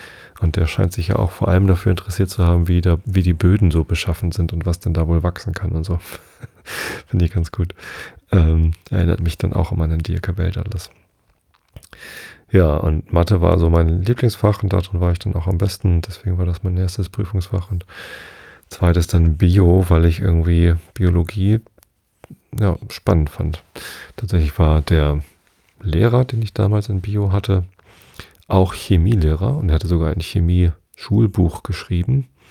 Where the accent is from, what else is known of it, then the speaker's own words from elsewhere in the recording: Wistedt, Lower Saxony, Germany; Ich bin ja in Visted aufgewachsen.